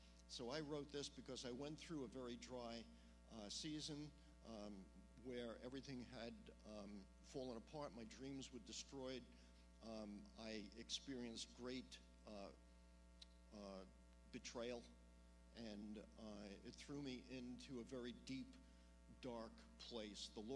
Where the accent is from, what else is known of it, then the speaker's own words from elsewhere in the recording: Houston, Texas, United States; all the books that I brought up from Texas, we're from Houston, by the way, or if you're from New York, it's Houston.